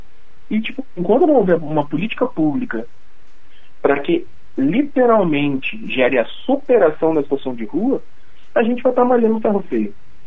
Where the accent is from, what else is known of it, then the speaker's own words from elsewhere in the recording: Rio de Janeiro, Brazil; now in Curitiba, Brazil; eu sou natural do Rio de Janeiro, eu moro em Curitiba desde 2019, e eu sempre vivi no Rio